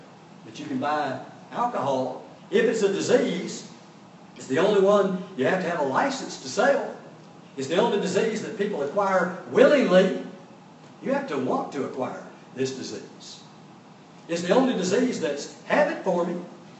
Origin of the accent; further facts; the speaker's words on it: Houston, Texas, United States; now in Texarkana, United States; I grew up in Houston, as most of you know. I live in Texarkana now.